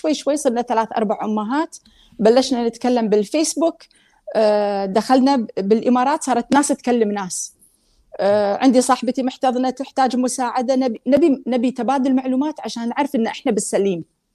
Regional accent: Kuwait; اللي هو نفس الفترة اللي دار الحضانة أو الحكومة هم مسؤولة عنه عندنا بالكويت.

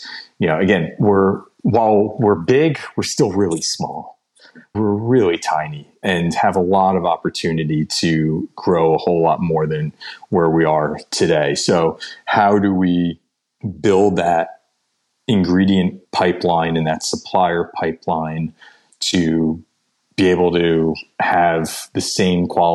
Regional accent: New Jersey, United States; except if you're in New Jersey like I am because of our liquor laws here. And I can't do that in my home state

